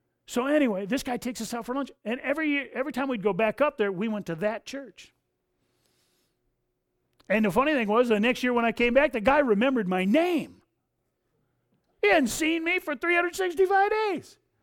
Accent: Coldwater, Michigan, United States; We're not from here. We're from Coldwater down in the Michigan tropics, you know.

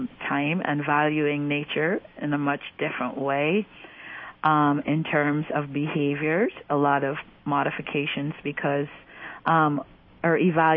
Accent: Guyana; born there; I was born in Guyana, South America.

